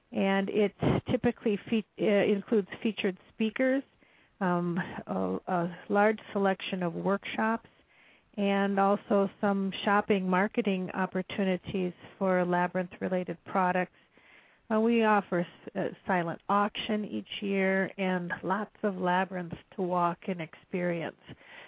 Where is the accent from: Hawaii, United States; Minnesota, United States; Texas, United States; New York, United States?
Minnesota, United States; I was approached by one of the board members who knew I was from Minnesota.